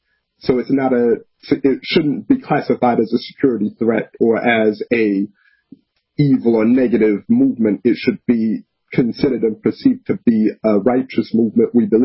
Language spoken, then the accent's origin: English; Brooklyn, New York, United States; I grew up in Brooklyn, New York, so in the 1990s